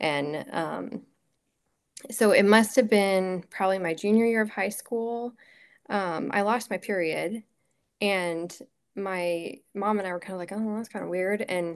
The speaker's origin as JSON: {"language": "English", "region": "Midwest", "country": "United States", "said": "And I mean, we're from the Midwest. It's like we have casseroles all the time."}